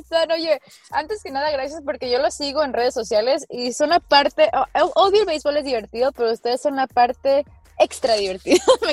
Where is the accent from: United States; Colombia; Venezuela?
United States; Miami, Florida; los Marlins han sido el equipo con el que crecí desde pequeñita, porque crecí en Miami